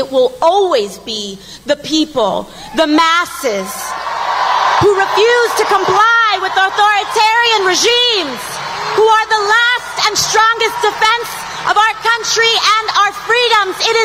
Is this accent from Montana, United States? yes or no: no; New York City, New York, United States; I'm a girl from the Bronx.